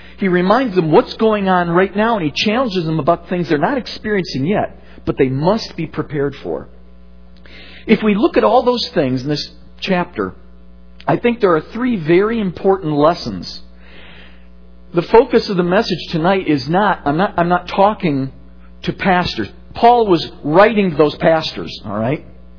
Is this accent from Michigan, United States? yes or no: yes; Livonia, Michigan, United States; Now, I grew up over in Livonia. Some of you may know where that's at.